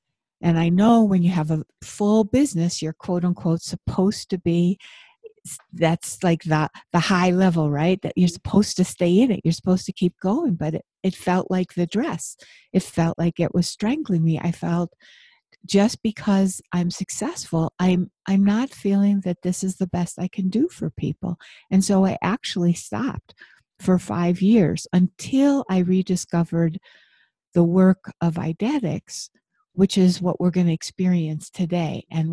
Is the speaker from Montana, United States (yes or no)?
no; Buffalo, New York, United States; And I grew up in Buffalo where there's a lot of snow.